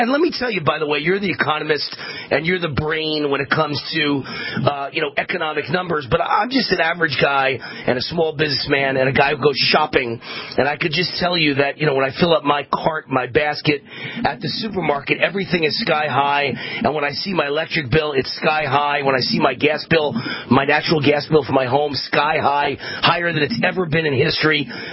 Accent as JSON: {"language": "English", "region": "New York", "country": "United States", "said": "I'm from New York, and we play attack, baby."}